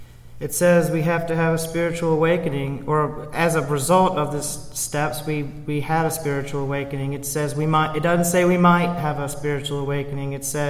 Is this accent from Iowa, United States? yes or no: no; Williamsburg, Virginia, United States; So a little bit about myself. I grew up in Williamsburg, Virginia.